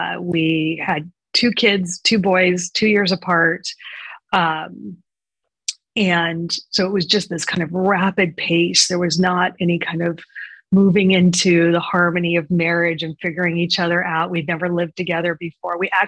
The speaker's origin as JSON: {"language": "English", "town": "Los Angeles", "region": "California", "country": "United States", "tie": "born or raised there", "said": "So going back to childhood, I was raised in Los Angeles, the oldest of three girls, upper middle class family."}